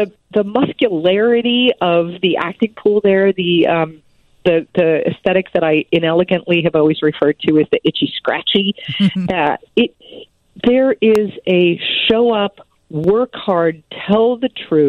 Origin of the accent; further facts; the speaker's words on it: Chicago, Illinois, United States; You know, I grew up in Chicago, and I spent a lot of formative years at the Goodman